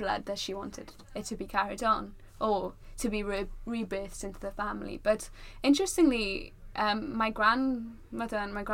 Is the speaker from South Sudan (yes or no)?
no; Pontypridd, Wales, United Kingdom; And that actually came to my hometown, Pontypridd, which was, I was a bit tentative about because obviously Pontypridd isn't a predominantly Welsh-speaking place.